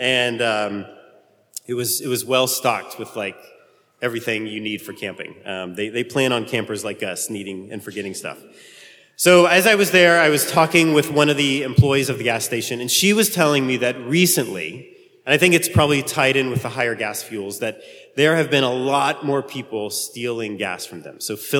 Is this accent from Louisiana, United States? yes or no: no; Illinois, United States; I'm from Illinois, and I'm sorry.